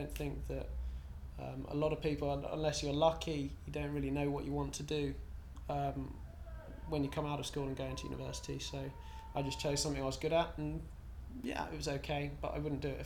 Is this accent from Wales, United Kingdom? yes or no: no; Caterham, South East England, United Kingdom; I grew up just near Junction 6, which is about sort of 10 minutes away from where I live at the moment, but which is slightly more of a town, a place called Caterham, which is sort of becoming embroiled in the sprawl of Croydon.